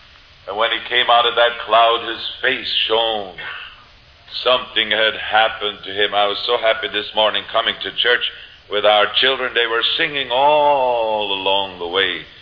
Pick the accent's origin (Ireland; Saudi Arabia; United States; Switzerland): Switzerland; When Brother Lardong traveled through Switzerland with me, I took him to my hometown.